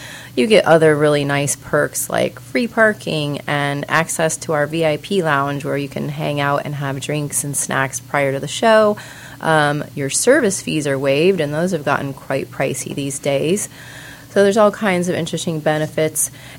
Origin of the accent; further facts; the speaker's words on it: South Bend, Indiana, United States; now in Florida, United States; I'm born and raised in South Bend, Indiana. Mm-hmm. I came to Florida. My entree to Florida was Tampa.